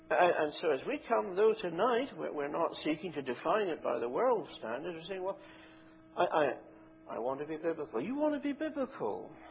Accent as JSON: {"language": "English", "region": "Scotland", "country": "United Kingdom", "said": "as a Scot"}